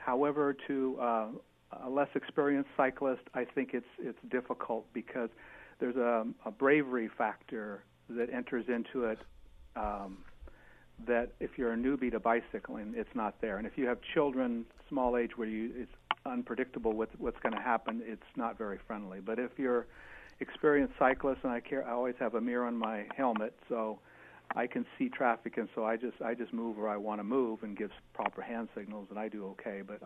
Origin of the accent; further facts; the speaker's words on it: Mount Shasta, California, United States; And I can say that I grew up in Mount Shasta, mm-hmm. and I had a business up there as well.